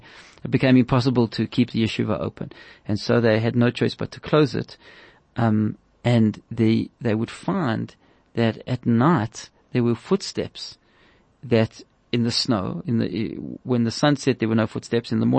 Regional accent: Lithuania; So, it's an interesting thing because I come from Lithuania.

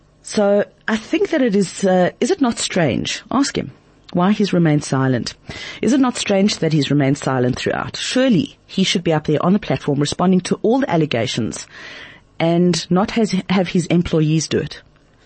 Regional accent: South Africa; they are so very, very central to our lives as South African Jews.

